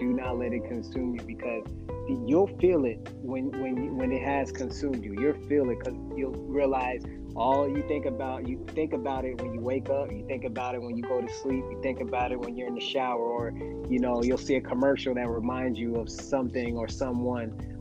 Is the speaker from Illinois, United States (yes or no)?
no; New Jersey, United States; I had friends abroad, I'm from New Jersey, so I have friends in New Jersey.